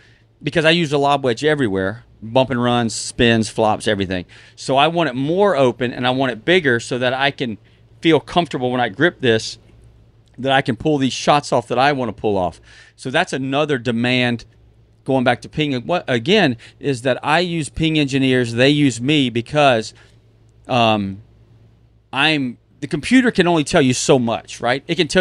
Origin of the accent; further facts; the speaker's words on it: the South, United States; but my mom, she's from Mississippi. I'm from the South.